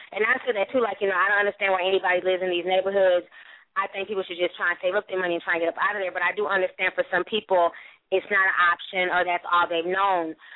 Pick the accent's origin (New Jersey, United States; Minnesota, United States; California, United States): Minnesota, United States; Saint Paul; Where I grew up in St. Paul, you know, we grew up in, like, the black neighborhood.